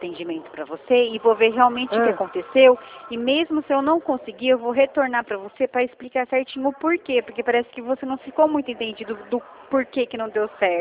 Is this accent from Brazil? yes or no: yes; Rio Claro, São Paulo, Brazil; sou daqui de Rio Claro, interior de São Paulo